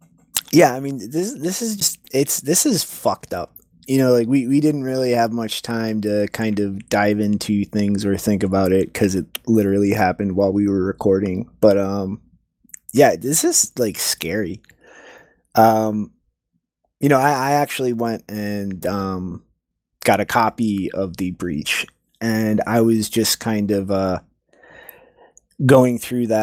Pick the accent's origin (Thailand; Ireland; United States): Ireland; Excuse me, I'm Irish.